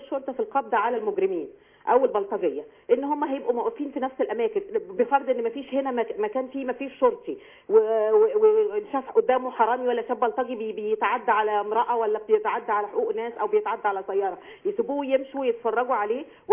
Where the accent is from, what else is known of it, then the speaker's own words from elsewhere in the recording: Shubra El Kheima, Qalyubia, Egypt; وهقول لحضرتك من شبرا انا يعني والدتي في شبرا الخيمه